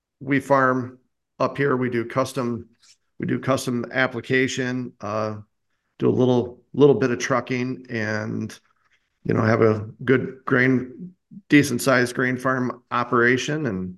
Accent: Genoa, Illinois, United States; I'm from Genoa, Illinois.

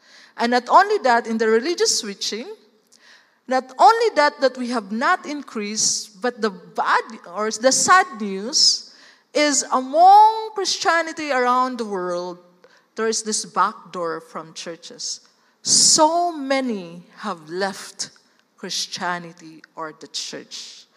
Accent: Philippines; we are Filipino. Pinili na, pinino pa. That we can easily adopt, we can go to anywhere else, and we can be a courier, an ambassador, a ministry of reconciliation to as many countries as possible. So it is now with us, the challenge for us Filipinos.

